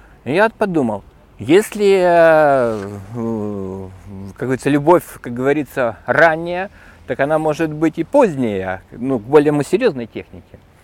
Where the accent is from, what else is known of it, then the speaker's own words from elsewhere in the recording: Kyiv, Ukraine; я киевлянин.